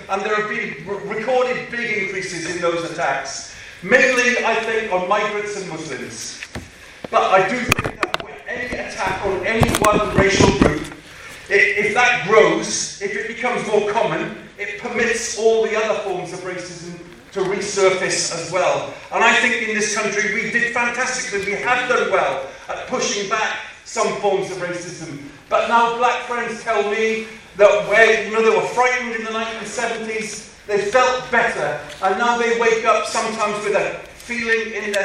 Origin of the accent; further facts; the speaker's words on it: Wales, United Kingdom; I'm from South Wales.